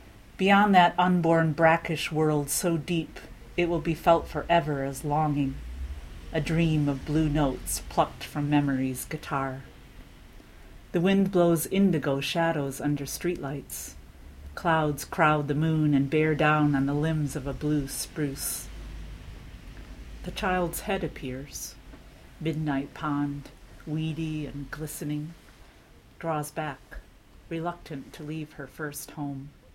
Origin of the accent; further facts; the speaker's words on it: Maine, United States; a poet from my home state of Maine in New England in the U.S.